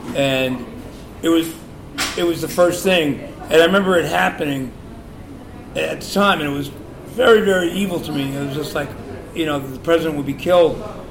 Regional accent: Texas, United States; We're from Texas.

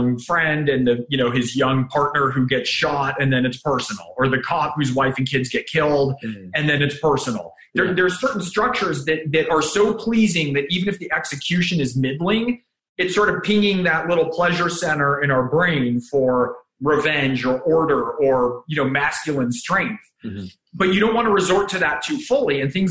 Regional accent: United States; one of the jokes I made growing up in America under Reagan and being from a you know, more liberal family that voted Democrat, forever

